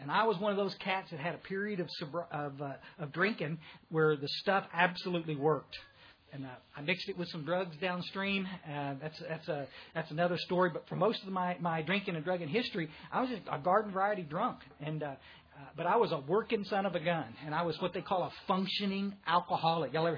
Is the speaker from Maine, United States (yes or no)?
no; Texas, United States; also born or lived in Odessa, Texas; I was born out in West Texas, out oil field trash, and we moved to the hill country